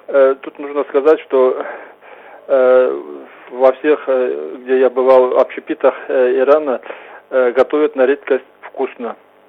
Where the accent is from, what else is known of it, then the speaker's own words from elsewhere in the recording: Kabardino-Balkaria, Russia; из Верхней Балкарии.